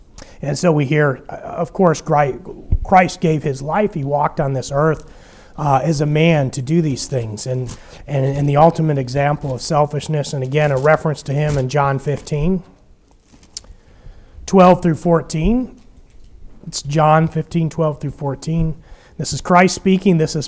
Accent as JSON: {"language": "English", "country": "United States", "said": "it's not a good place to be drunken, for sure, as a gringo, as an American."}